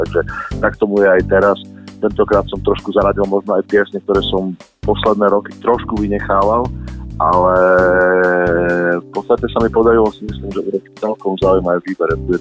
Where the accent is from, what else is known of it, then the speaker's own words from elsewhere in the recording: eastern Slovakia, Slovakia; napriek tomu, že som z východu